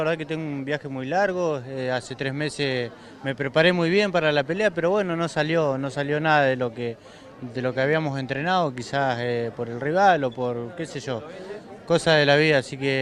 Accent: Argentina; así somos los argentinos.

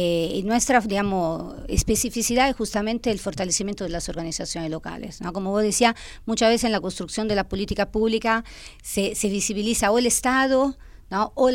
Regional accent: Italy; Spanish is a second language; moved away as an adult; now in Formosa, Argentina; como se darán cuenta enseguida escuchándome, soy italiana, así que hace 19 años que vivo en la Argentina, en Formosa, en el norte

